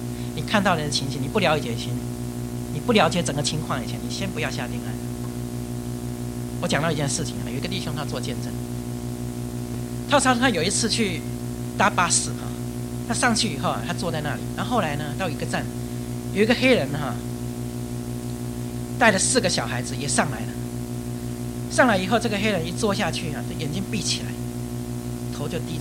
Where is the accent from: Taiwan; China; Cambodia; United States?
China; 也帮助我们中国人对传道人要尊敬